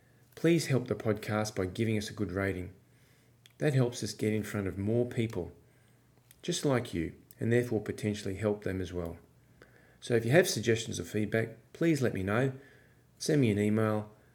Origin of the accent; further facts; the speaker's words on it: Brisbane, Queensland, Australia; I'm from Brisbane, Australia